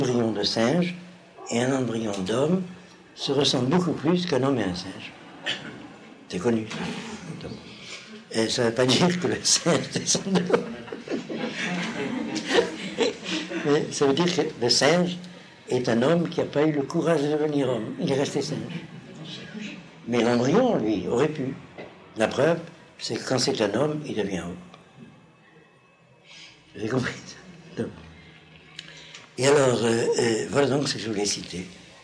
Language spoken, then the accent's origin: French; Algeria; Je me rappelle mon enfance en Algérie, là c'est encore plus significatif, parce que nous étions une communauté qui sortait de la ville arabe.